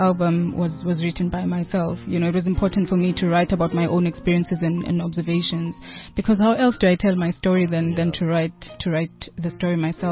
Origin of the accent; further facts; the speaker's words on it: Mkhuthu, South Africa; Because I grew up in Mkhuthu, you know, in the rural areas.